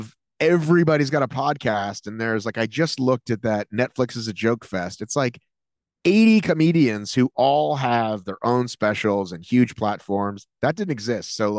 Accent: Boston, Massachusetts, United States; moved away as an adult; now in Los Angeles, United States; So I was born in Boston, and then my folks moved down here to suburbs. I lived a very suburban life in the late 80s, early 90s.

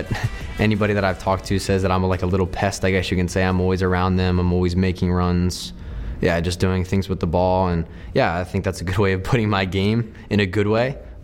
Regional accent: Medford, New Jersey, United States; I grew up in Medford, New Jersey, a pretty small town.

